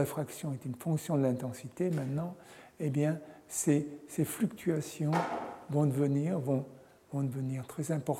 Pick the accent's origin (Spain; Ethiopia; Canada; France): France; Auvergne-Rhône-Alpes; Enfin, je suis de la Savoie, je suis savoyard, et le ski, pour moi, c'est très important.